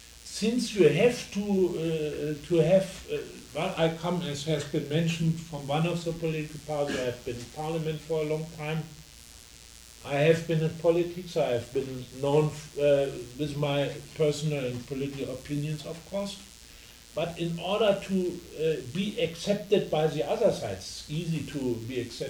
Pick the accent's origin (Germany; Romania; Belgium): Germany; Berlin; my home city, Berlin. But I come from Spandau, which is 5 years older than Berlin.